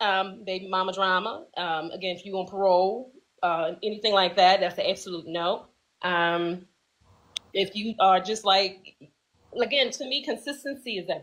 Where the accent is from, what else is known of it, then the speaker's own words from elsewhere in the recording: Temple Hills, Maryland, United States; I'm from Temple Hills, Maryland. I live in Temple Hills.